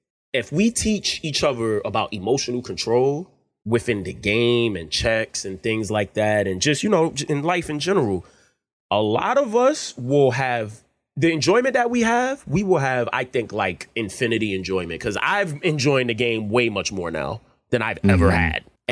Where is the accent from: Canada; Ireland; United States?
United States; East Coast; And, you know, I'm from the East Coast, so I don't know what that's about, man.